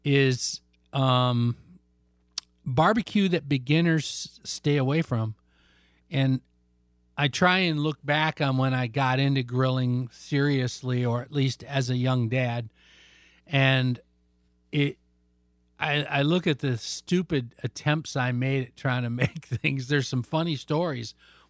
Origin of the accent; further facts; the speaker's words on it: Reed City, Michigan, United States; which I grew up listening to in Reed City.